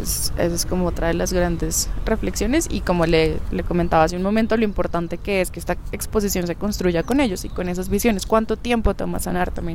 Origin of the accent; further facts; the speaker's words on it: Bogotá, Colombia; yo, que soy de Bogotá y que tal vez he vivido el conflicto de maneras distintas